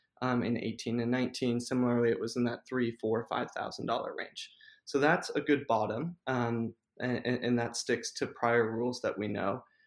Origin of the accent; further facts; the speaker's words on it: Hawaii, United States; now in New York, United States; Some people know this, but I grew up on Hawaii, and so I did retreat to the islands for a little bit, and I'm back in New York at the moment.